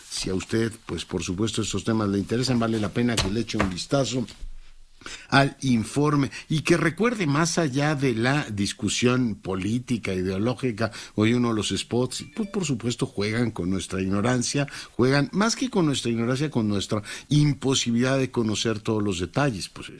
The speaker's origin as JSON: {"language": "Spanish", "country": "Mexico", "said": "estoy en México y por supuesto soy mexicano y entiendo perfectamente cómo se hace la política en este país"}